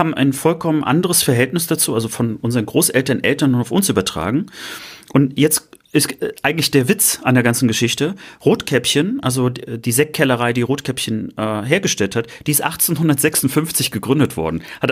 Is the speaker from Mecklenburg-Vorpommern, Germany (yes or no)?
yes; Mecklenburg-Vorpommern, Germany; So, und ganz zum Schluss musste ich ja doch mal in meine Heimat gehen. Irgendwie hatte ich so halb im Kopf, in Mecklenburg-Vorpommern wird Wein angebaut.